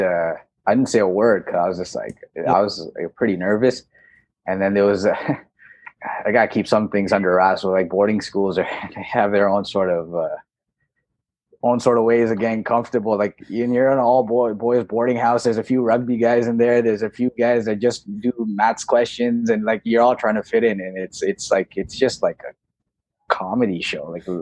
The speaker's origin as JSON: {"language": "English", "country": "Canada", "said": "I'm Canadian because I'm born in Canada."}